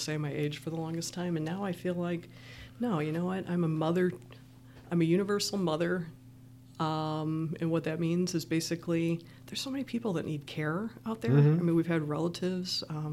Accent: Louisville, Kentucky, United States; born there; also born or lived in Virginia Beach / Detroit / Milwaukee / Cincinnati; I grew up kind of as a Midwestern mutt, I would say. I was born in Louisville, Kentucky. I still say Louisville, but I don't have a strong Southern accent, thankfully.

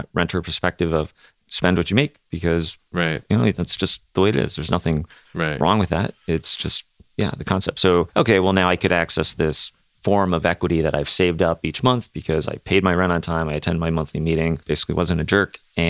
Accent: Valparaiso, Indiana, United States; so I'm from Valpo, and being downtown Valpo versus downtown Chicago, it's different

